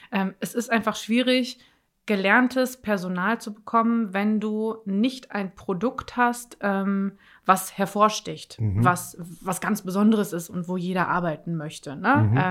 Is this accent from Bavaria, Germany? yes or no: no; Detmold, North Rhine-Westphalia, Germany; ich komme aus Detmold, aus der Nähe von Bielefeld.